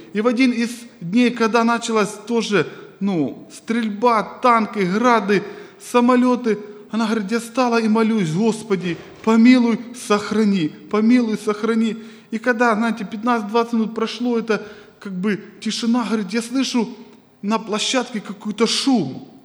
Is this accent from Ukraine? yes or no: yes; Eastern Ukraine, Ukraine; moved away; мы приехали с семьей из Восточной Украины. И так сложилось географически, что мы жили, кто может знает, такие есть города, Донецк, Макеевка